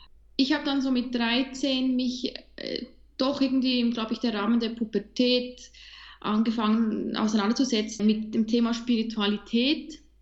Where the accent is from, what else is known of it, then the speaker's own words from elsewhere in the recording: Bern, Switzerland; born there; ich bin in Bern geboren, in einer nicht katholischen, also nur teils katholische Familie. Meine Mutter ist katholisch aufgewachsen im Kanton Luzern. Mein Vater reformierter Berner.